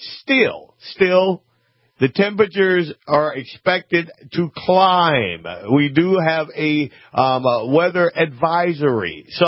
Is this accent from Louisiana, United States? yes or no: yes; New Orleans, Louisiana, United States; I grew up in the Big Easy. I should be used to the hot and humid weather.